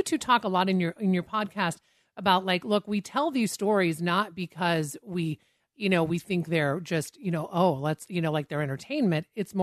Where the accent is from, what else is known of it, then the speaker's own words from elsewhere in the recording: Washington, United States; so I grew up in Washington State